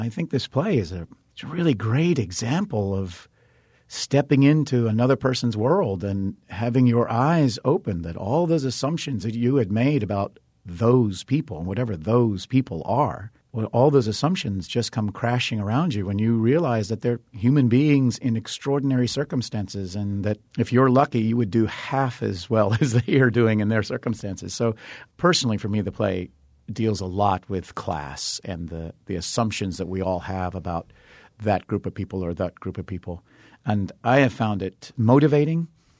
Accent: Virginia, United States; But I grew up in Virginia in the South

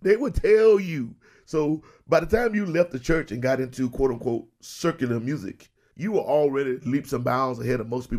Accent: Texas, United States; I'm not from Chicago. I'm from Texas, and I grew up gospel, and the sounds of blues that I heard sounded like this.

